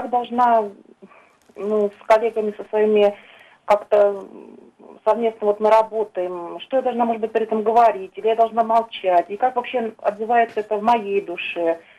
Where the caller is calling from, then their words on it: Kursk, Kursk Oblast, Russia; Я звоню вам из Курска